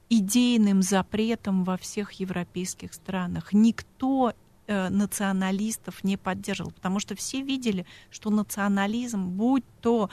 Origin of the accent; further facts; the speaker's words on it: Poland; мое детство прошло в Польше, где стояла северная группа войск, мой папа был военным, у меня была няня полька